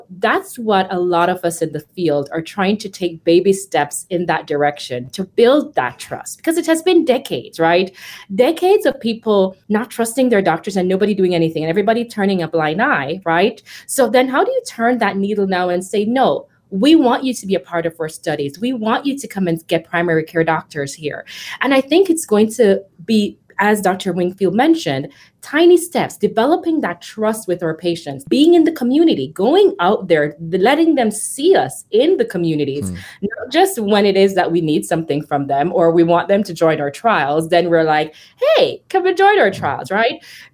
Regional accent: Jamaica; I'm originally from Jamaica

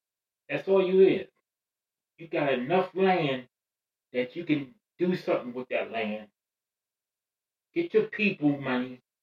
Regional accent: United States; You know, I'm American, so I have that right to speak like

